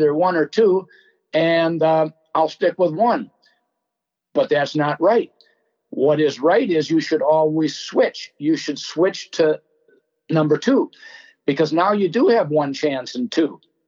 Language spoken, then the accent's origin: English; St. Paul, Minnesota, United States; I said, I come from Minnesota, St. Paul.